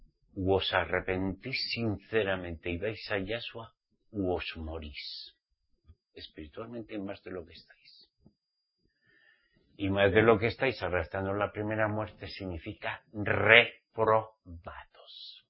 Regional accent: Spain; En mi país, España

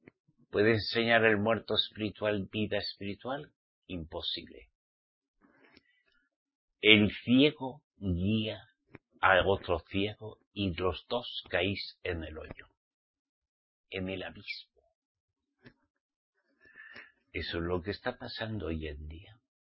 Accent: Basque Country, Spain; born there; Como soy español, saben ustedes, al menos mi papá y mi mamá, me parieron en España. ¿Entienden? En el País Vasco, para ser más exacto.

